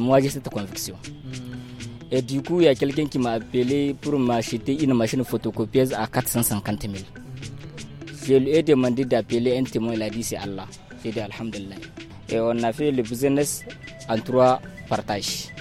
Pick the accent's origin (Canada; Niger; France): Niger; Maradi, Maradi Region; Je suis de Maradi.